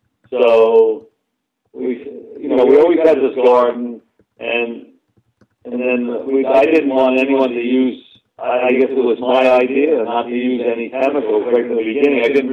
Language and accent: English; Long Island, New York, United States; I'm a native New Yorker, Long Island, New York City. Well, I was born in New York City, but I've always lived on Long Island.